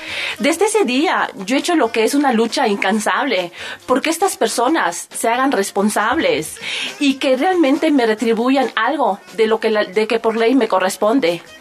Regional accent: Playa del Carmen, Quintana Roo, Mexico; Yo vengo de Playa del Carmen, Quintana Roo

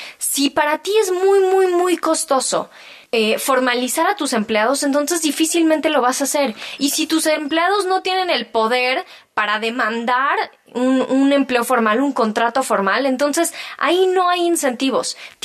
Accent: Mexico; el bienestar y la calidad de vida que tenemos como mexicanos

